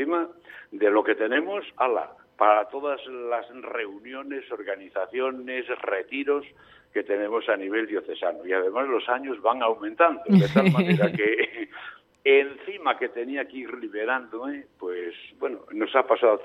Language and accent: Spanish; Bustillo del Páramo, Castile and León, Spain; desde Bustillo del Páramo, que es mi pueblo, que es que limita ya con León